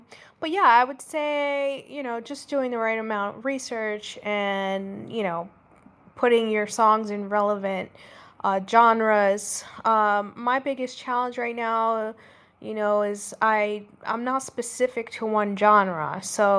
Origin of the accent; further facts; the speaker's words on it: New York City, New York, United States; I'm from New York. I'm from the Bronx. I kind of, that's like the culture, right?